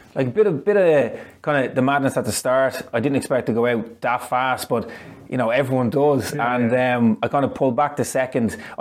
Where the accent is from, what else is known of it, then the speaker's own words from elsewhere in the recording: Dublin, Leinster, Ireland; And born and raised in Dublin, would have represented Ireland at all the major championships